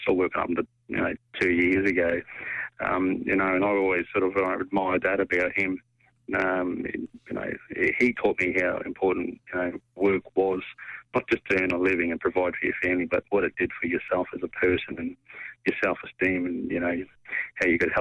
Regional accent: Mareeba, Queensland, Australia; also born or lived in Innisfail; around Normanton, up in the Gulf of Carpentaria. Far North Queensland. Born in Ennisfail, a bit of growing up in Far North Queensland, particularly around Mareeba.

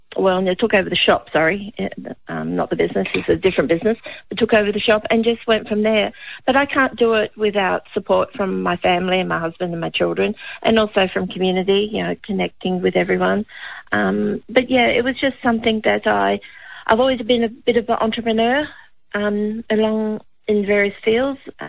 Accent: Southport, Queensland, Australia; I've born and bred Gold Coast in Southport. I've been on the coast all my life, still live in Southport. My mum still lives here

